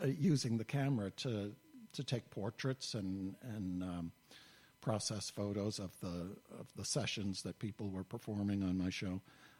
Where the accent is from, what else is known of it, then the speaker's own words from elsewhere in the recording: New England, United States; I grew up in New England